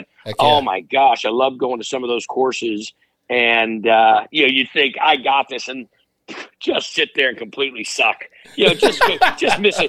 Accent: Ferndale, California, United States; That was filmed in my hometown of Ferndale.

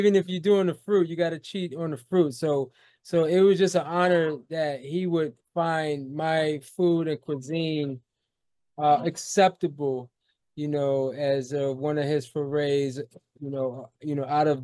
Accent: Monticello, New York, United States; Yeah, so I grew up in a small town, upstate New York.

